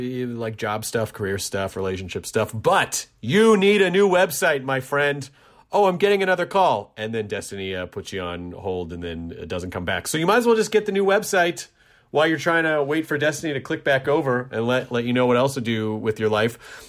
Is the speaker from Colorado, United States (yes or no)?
yes; Denver, Colorado, United States; I went to high school in Denver.